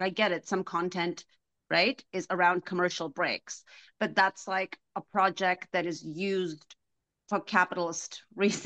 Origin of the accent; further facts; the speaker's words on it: Afghanistan; So I come from Afghanistan. So anything in the arts is not celebrated.